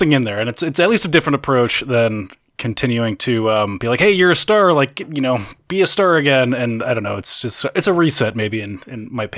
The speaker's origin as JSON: {"language": "English", "region": "New Jersey", "country": "United States", "tie": "born there", "said": "I'm weird. I was born in New Jersey, and my dad liked going to Nets games because they were really cheap tickets"}